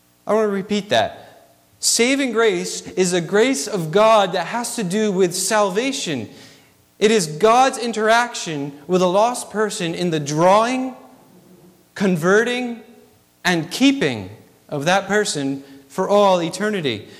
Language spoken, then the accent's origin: English; New England, United States; growing up in New England, we would go to the Boston Children's Museum.